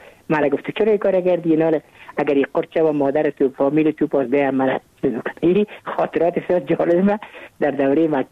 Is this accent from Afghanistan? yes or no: yes; Kabul, Afghanistan; born there; من متولد کابل هستم، در نایی اول کابل تولد شدیم.